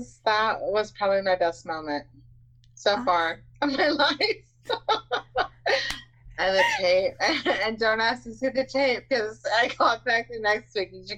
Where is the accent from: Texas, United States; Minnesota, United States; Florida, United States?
Texas, United States; growing up in Texas and everything.